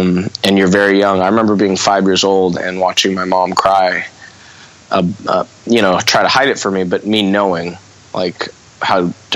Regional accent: Manhattan Beach, California, United States; I grew up in Redondo till I was about 9. And then my mom, through her first marriage, she saved up a whole bunch of money and had a house in Manhattan Beach that she built herself.

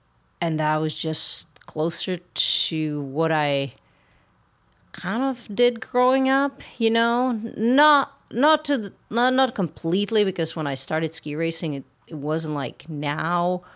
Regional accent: Czechia; English is a second language; growing up in Czech Republic, obviously cyclocross always been on TV

